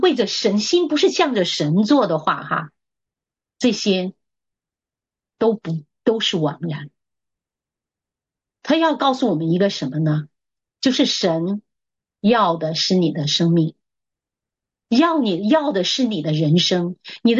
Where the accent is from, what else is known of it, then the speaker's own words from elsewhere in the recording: China; 我们中国人每次到最后年底的公司或者哪里都会财务都会盘账盘进盘出哈。